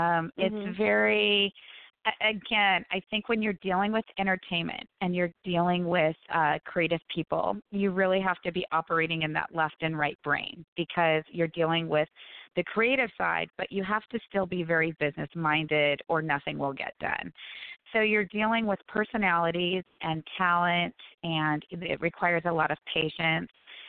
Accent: San Diego, California, United States; I grew up in San Diego and been going to Coronado for my whole life

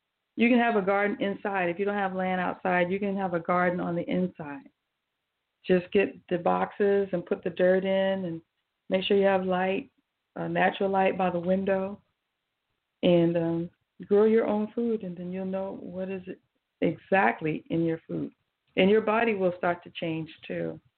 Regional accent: the South, United States; I grew up in the South.

